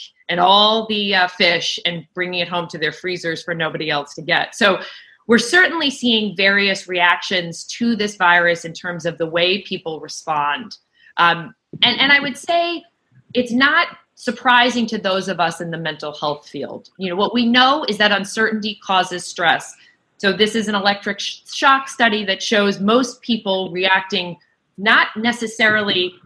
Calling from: Boston, Massachusetts, United States; I am calling in from Boston, where we are safe and sound in our homes for many weeks.

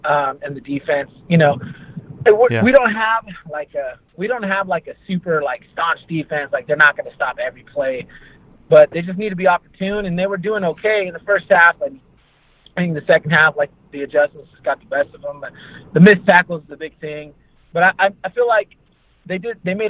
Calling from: Fresno, California, United States; from Fresno, Fresno, California.

